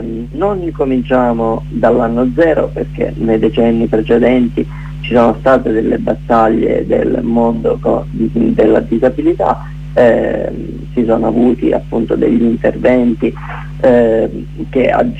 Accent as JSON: {"language": "Italian", "town": "Vittoria", "region": "Sicily", "country": "Italy", "said": "Io provengo da Vittoria, una cittadina della provincia di Ragusa, dove veramente è quasi impossibile per una persona con disabilità vivere il quotidiano."}